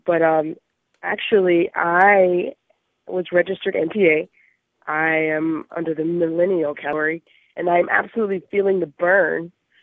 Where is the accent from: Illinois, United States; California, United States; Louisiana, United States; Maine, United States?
Louisiana, United States; I'm from Louisiana.